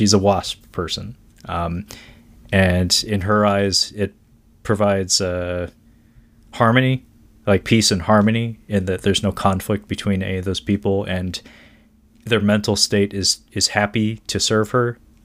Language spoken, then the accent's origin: English; United States; speaking as a Japanese person, or at least half Japanese person, I am American, but ethnically Japanese